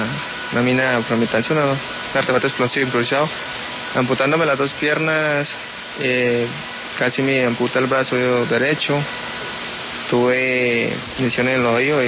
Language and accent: Spanish; Cúcuta, Norte de Santander, Colombia; Soy de Cúcuta. Tengo 26 años.